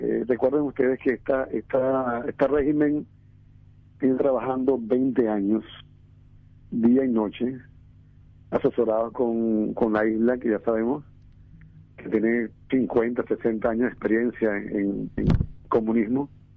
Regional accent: Venezuela; now in Paraguay; Nosotros, como venezolanos, que tenemos tantos problemas de limitaciones de alimento, de salud, pues estamos agradecidos con Paraguay

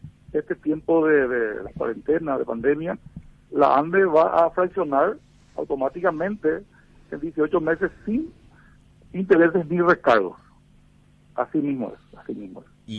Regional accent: Coronel Oviedo, Caaguazú, Paraguay; De Coronel Oviedo.

